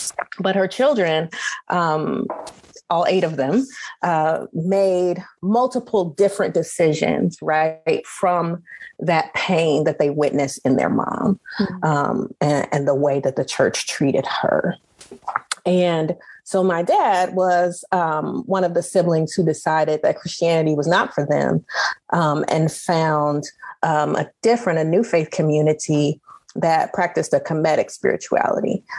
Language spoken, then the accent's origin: English; Kansas City, Missouri, United States; also born or lived in Chicago; So I grew up in Kansas City, Missouri, after having been born just outside Chicago.